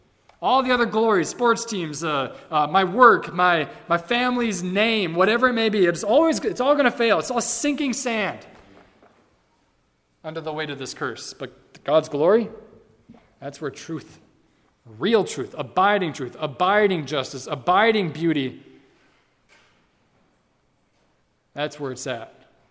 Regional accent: Wisconsin, United States; The glory of the Packers or I'm from Wisconsin, remember?

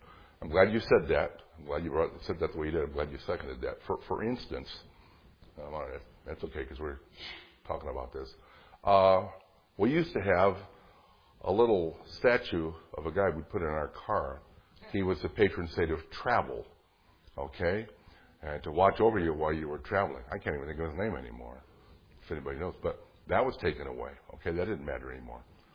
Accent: Fort Wayne, Indiana, United States; In my hometown of Fort Wayne, Indiana, the diocesan headquarters for the Diocese of Fort Wayne, South Bend, the cathedral downtown, where the bishop has his chair, is the Cathedral of the Immaculate Conception.

